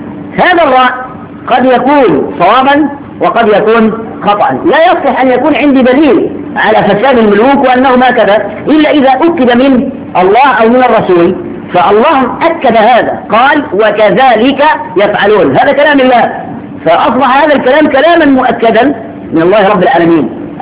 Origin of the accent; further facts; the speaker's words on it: Shubra, Cairo Governorate, Egypt; وعندنا في شبرا كنا زمان